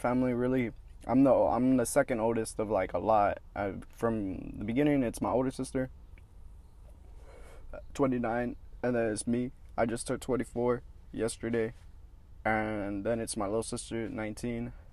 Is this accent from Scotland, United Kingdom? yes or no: yes; Edinburgh, Scotland, United Kingdom; Because in the valley, in Edinburgh, where I grew up, in my hometown, everything is slow.